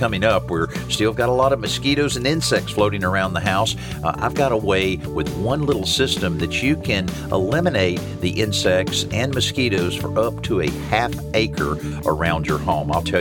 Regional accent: the South, United States; I'm from the South. We have aggressive mosquitoes.

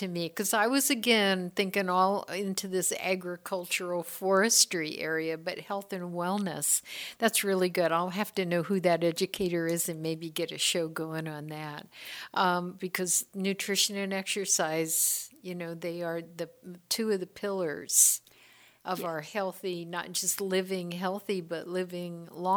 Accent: Illinois, United States; I grew up in Illinois, so, you know, I always say I grew up in the middle of a cornfield

